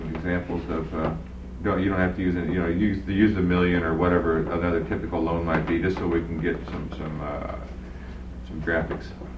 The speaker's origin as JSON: {"language": "English", "town": "Palmer", "country": "United States", "tie": "born or raised there", "said": "By the way, just in the interest of disclosure, I grew up in Palmer and know some of these people."}